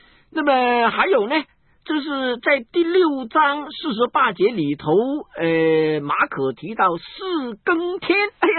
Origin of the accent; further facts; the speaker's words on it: Guangdong, China; 我们广东人没有总的来说的。